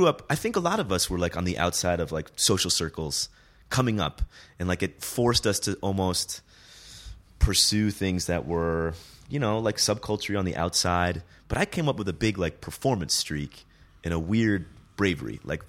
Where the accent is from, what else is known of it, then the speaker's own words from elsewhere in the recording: Vermont, United States; also born or lived in Rhode Island; Born in Rhode Island, raised in Vermont.